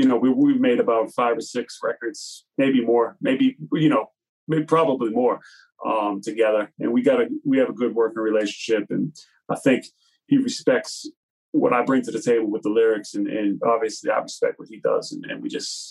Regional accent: Massachusetts, United States; and I grew up out here in Mass

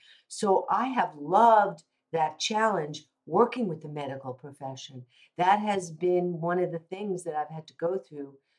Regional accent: New York, United States; because I am a New Yorker, but the gentle approach, but firm

